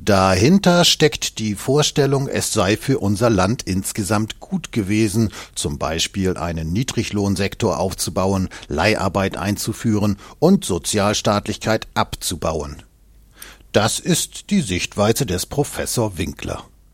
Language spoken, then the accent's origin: German; Hesse, Germany; Als Hesse weiß ich davon, ein Lied zu singen.